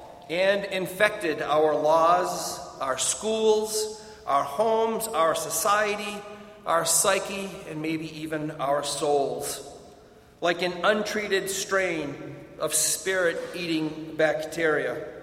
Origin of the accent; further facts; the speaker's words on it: Boston, Massachusetts, United States; I'm from Boston, and every year I make a comment about my accent